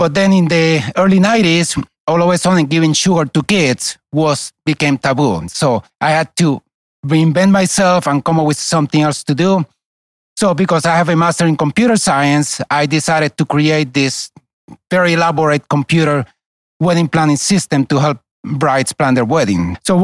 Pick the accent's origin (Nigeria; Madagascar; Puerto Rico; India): Puerto Rico; English is a second language; moved away; I grew up in Puerto Rico. When I came to this country, I could hardly speak English.